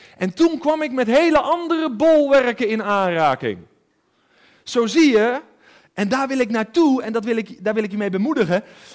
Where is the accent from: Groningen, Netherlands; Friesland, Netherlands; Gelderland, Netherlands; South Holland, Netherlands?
South Holland, Netherlands; 's-Gravenzande; ik ben opgegroeid in Schravenzand in het Westland, een beetje tussen Den Haag en Hoek van Holland in. En dat is geestelijk een hele schrale omgeving, een kille omgeving. Weinig christenen.